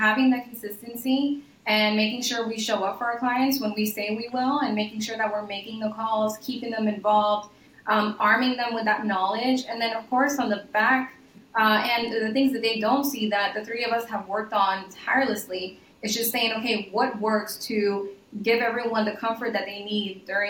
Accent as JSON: {"language": "English", "town": "Miami", "region": "Florida", "country": "United States", "tie": "born or raised there", "lives_now": "Louisiana, United States", "said": "I grew up in Miami, and through I was married to someone in the military, ended up here"}